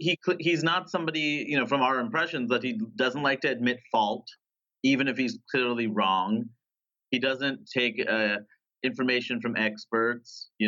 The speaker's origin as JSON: {"language": "English", "town": "New York City", "region": "New York", "country": "United States", "tie": "born or raised there", "said": "I grew up in Queens, New York. Everyone looked different."}